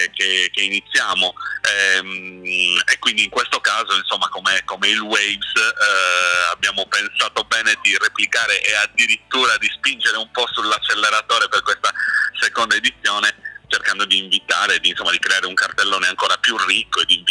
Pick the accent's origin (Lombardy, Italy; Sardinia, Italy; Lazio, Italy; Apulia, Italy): Sardinia, Italy; perché siamo sardi